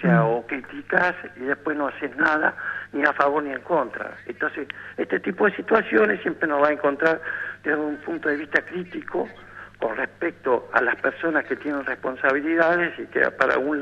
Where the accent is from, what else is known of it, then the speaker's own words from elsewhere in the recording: Tierra del Fuego, Argentina; los que somos acá, que somos Fueguino